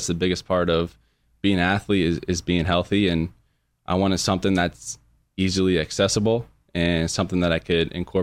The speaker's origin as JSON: {"language": "English", "town": "Chandler", "region": "Arizona", "country": "United States"}